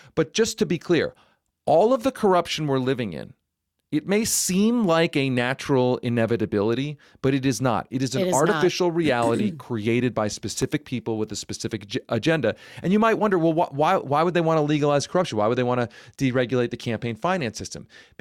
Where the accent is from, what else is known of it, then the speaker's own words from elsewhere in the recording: Pennsylvania, United States; Look, I grew up in Pennsylvania. I grew up being in the hot seat, too.